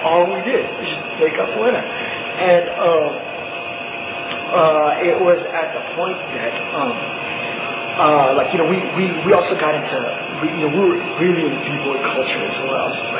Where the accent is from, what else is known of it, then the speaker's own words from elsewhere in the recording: Philippines; at one point I never really thought about, okay, I'm Filipino doing this, but now it feels good to be able to say